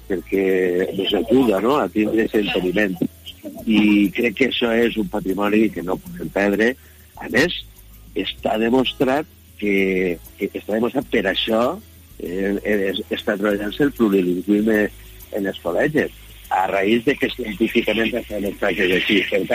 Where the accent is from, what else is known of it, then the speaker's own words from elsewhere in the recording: Valencian Community, Spain; first language Valencian; el valencià, els meus pares del castellà parlaven ben poquet, entonces ha estat el valencià la meva llengua natal, materna, i com a anècdota, bueno, jo vaig anar a estudiar el batxiller superior a València, no?